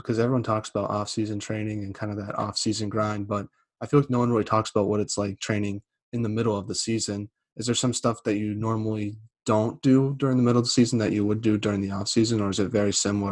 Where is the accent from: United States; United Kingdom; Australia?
United States; from my perspective as a American